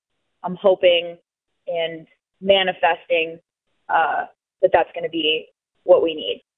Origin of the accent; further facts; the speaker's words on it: Wyoming, United States; I'm from Wyoming. Went to Wyoming myself.